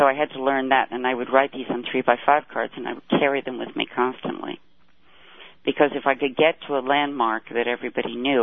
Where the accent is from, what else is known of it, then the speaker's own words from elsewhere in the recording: United States; now in Egypt; No, I won't. I'm an American, and that's fine. And I live overseas.